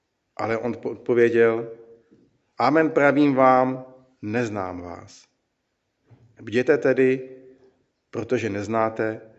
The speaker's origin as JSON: {"language": "Czech", "region": "Prague", "country": "Czechia", "tie": "born or raised there", "said": "bratr kazatel Havránek, pod kterým jsem vyrůstal na Vinohradech ve svém dětství"}